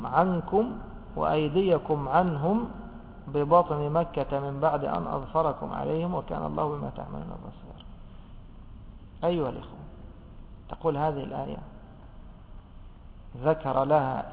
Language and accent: Arabic; Egypt; معروفة عندنا في مصر هذا، استحياهم احنا نسميه كلحهم